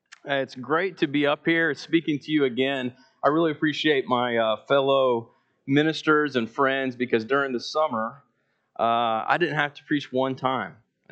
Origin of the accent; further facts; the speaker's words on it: Alabama, United States; is because I grew up in Mobile Bay